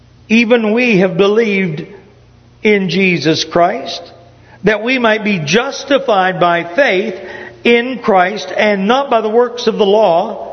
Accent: Upper Ohio Valley, United States; now in the South, United States; My wife and I grew up in the Upper Ohio Valley.

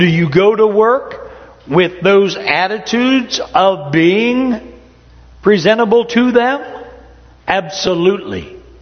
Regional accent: Ohio, United States; And that was growing up in Ohio, not in the Bible Belt.

